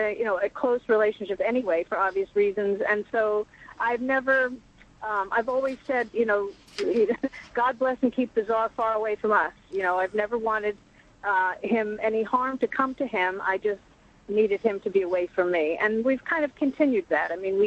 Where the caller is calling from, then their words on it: Stamford, Connecticut, United States; I'm calling from Stamford, Connecticut.